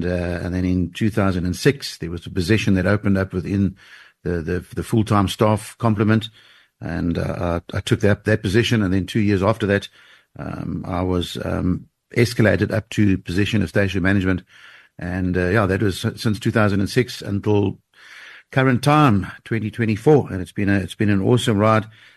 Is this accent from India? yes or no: no; East London, Eastern Cape, South Africa; I grew up in East London. For those listening tonight who may be familiar with East London, I was educated at Selborne College, a great boys' school right here in East London